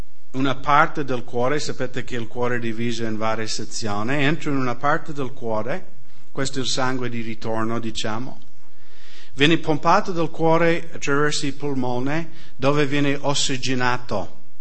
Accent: Seattle, Washington, United States; Italian is a second language; io vengo da Seattle, nel nord-ovest degli Stati Uniti, un posto un po' come l'Austria, solo che molto meno abitato dell'Austria, pieno di boschi.

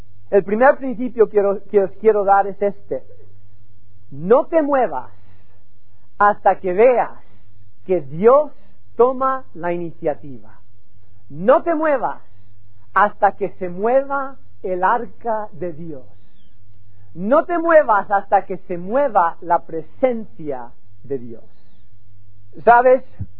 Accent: Burgos, Castile and León, Spain; now in United States; aunque me crié en España, vivo en los Estados Unidos y a veces se me oxida el español un poco. No solamente en España, pero en Burgos. No solamente Burgos, pero pueblo. Y orgulloso de ello. Soy de verdad por dentro muy pueblerino.

